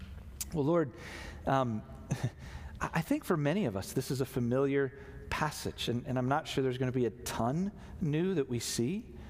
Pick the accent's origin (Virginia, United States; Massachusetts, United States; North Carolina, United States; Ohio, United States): Virginia, United States; Virginia Beach; when I grew up in Virginia Beach, we had droughts all the time.